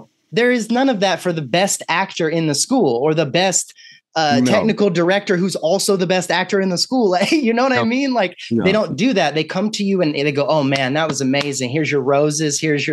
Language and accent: English; Austin, Texas, United States; I grew up in Texas myself, in Austin for the most part.